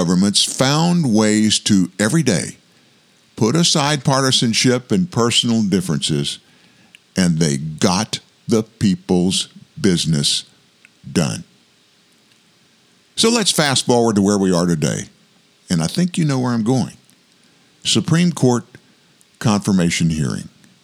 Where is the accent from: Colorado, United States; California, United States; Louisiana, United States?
Louisiana, United States; And in case you didn't know it, I'm from Louisiana. Love Louisiana.